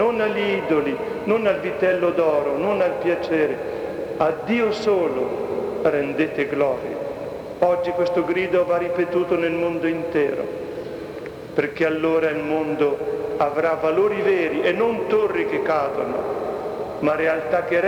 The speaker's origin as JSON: {"language": "Italian", "region": "Calabria", "country": "Italy", "said": "Il sud, i poveri, la mia terra della Locride, ce lo insegnano"}